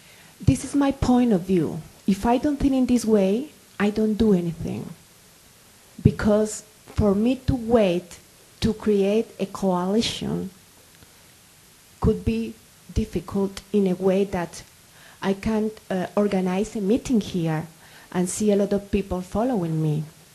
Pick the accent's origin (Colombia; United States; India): Colombia; first language Spanish; English is a second language; And I was telling that I am from Colombia. I am a scholar. I am a professor. It is very important for me to think about word. I don't only speak Spanish as my native language, but I teach Spanish as a second language.